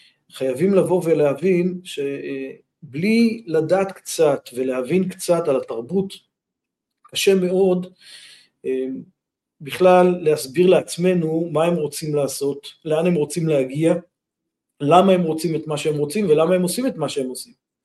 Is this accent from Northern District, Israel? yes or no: yes; Afikim, Northern District, Israel; אני גדלתי בקיבוץ אפיקים בעמק הירדן, קיבוץ גדול